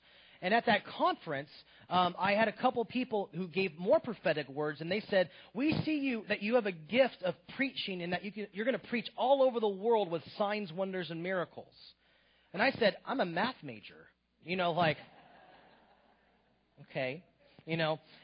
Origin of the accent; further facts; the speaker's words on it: Virginia, United States; And she's from Bakersfield, and I was from Virginia.